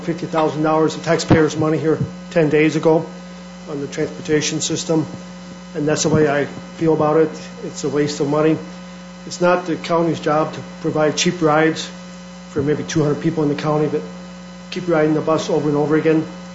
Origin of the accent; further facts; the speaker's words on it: Center Township, United States; I'm from Center Township